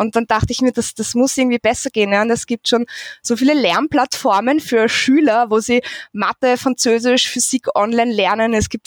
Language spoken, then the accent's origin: German; Vienna, Austria; born there; Ich bin in Wien geboren, ich habe in Wien studiert, habe in Wien gearbeitet